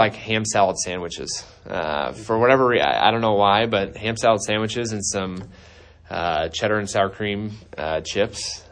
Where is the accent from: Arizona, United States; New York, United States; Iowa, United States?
Iowa, United States; So I grew up just west of Cedar Rapids, 20 minutes. A school called Benton Community, which is a 3A school.